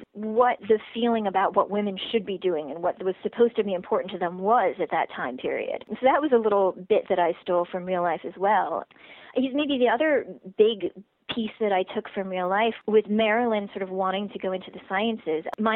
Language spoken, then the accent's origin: English; Pittsburgh, Pennsylvania, United States; And I'd say, well, I was born here in Pittsburgh. And they'd say, oh, but where are you from? And I'm like, well, I'm from here.